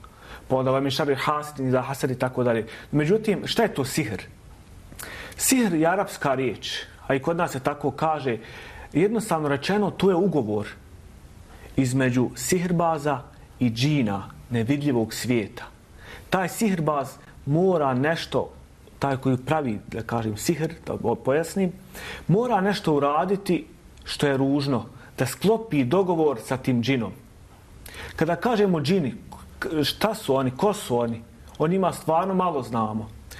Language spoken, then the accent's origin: Bosnian; Bosnia & Herzegovina; Ne samo kod nas u Bosni i Hercegovini